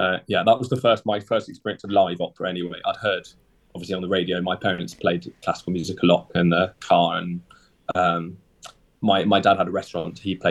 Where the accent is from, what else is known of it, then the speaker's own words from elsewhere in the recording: England, United Kingdom; I'm a tenor. I grew up in England, but I've got I'm half English and half Italian. But I've lived in England all my life, and I studied in London at the Royal Academy of Music